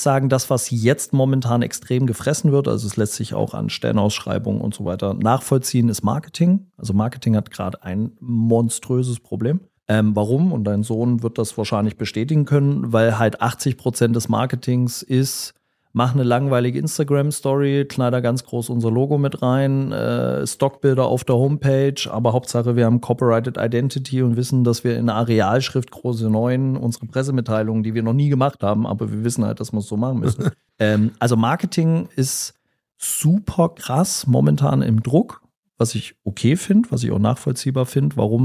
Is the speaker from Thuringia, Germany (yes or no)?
yes; Sondershausen, Thuringia, Germany; born there; now in Stuttgart, Germany; ich komme ja aus Stuttgart, nicht aus Gera, also ich bin ja geboren in Sondershausen, aber ich komme ja jetzt aus Stuttgart